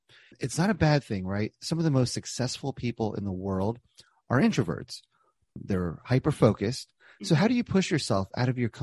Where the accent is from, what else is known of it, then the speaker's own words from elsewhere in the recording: New Jersey, United States; I'm from Jersey. I get that.